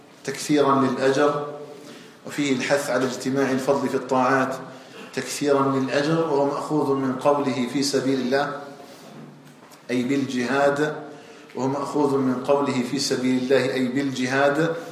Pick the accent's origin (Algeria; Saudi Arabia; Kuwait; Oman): Algeria; أن يجعل بلدنا الجزائر آمنا مطمئنا